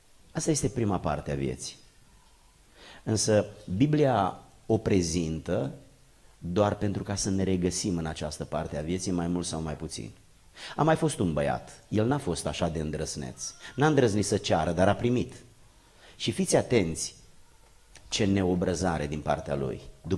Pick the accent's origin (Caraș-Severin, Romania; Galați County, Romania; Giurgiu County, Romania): Giurgiu County, Romania; mai toată copilăria mea am petrecut-o mergând pe câmpurile din, de lângă satul meu, pe malul Dunării sub București, în zona Giurgiului